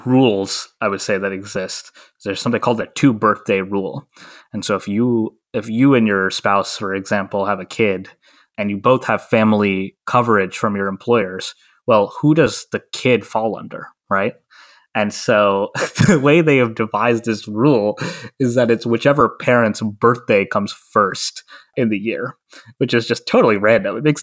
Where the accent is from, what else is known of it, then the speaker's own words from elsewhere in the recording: New York City, New York, United States; Okay, so I grew up in New York City and went to high school here.